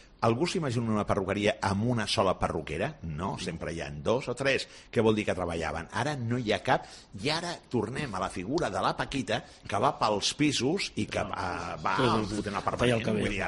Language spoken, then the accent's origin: Catalan; Catalonia, Spain; jo sóc català, per tant vol dir que veig les coses doncs, amb una certa seny